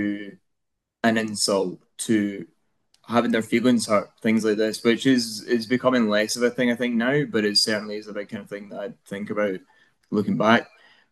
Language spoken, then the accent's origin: English; Greenock, Scotland, United Kingdom; I come from Greenock, and Greenock's a high area of deprivation. It's got a very high area of deprivation.